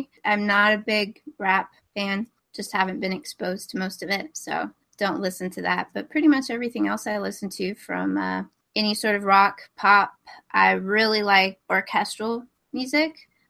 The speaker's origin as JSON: {"language": "English", "region": "Texas", "country": "United States", "tie": "born or raised there", "said": "I grew up I'm from Texas, in case anybody can't tell from the accent. … was really big here."}